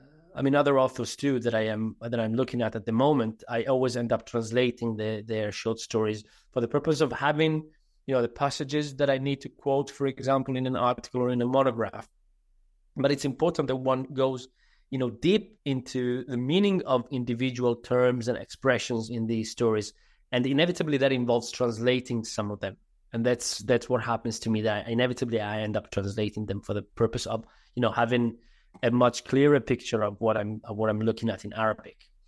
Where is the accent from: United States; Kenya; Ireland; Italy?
Italy; Sardinia; first language Sardinian; English is a second language; One is a translation I published in Sardinian, which is my mother tongue